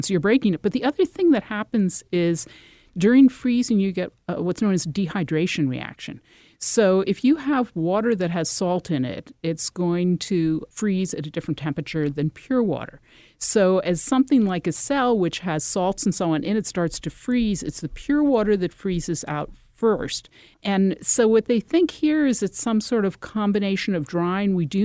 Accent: Connecticut, United States; You know, for example, I'm from Connecticut.

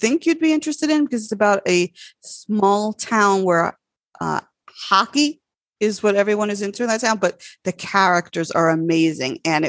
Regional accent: Long Island, New York, United States; also born or lived in Brooklyn; now in Arizona, United States; I am from Brooklyn, New York, grew up on Long Island, and I've been in Arizona for about 25 years now.

